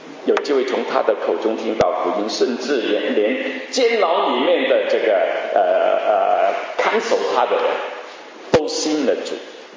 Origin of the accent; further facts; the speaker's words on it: Guangdong, China; 不晓得这个是不是我们广东话的啊？